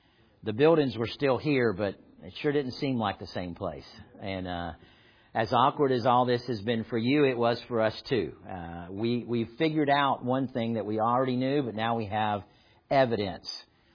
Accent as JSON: {"language": "English", "region": "the South", "country": "United States", "tie": "born or raised there", "said": "Now, I realize I grew up in the South"}